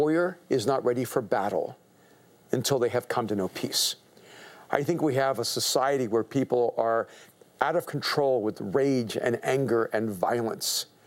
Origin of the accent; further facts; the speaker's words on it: El Salvador; moved away; I'm an immigrant from El Salvador.